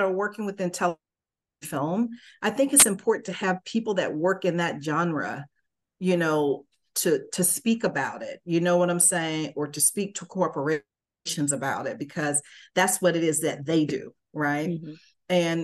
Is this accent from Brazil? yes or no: no; Winter Haven, Florida, United States; now in Atlanta, United States; I'm from Florida, born and raised in Florida, in a little town, Winter Haven, Florida.